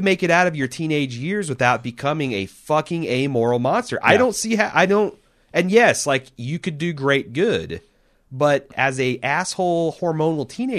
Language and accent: English; United States; I'm an American, so I wouldn't want to have a Soviet-style government or leadership.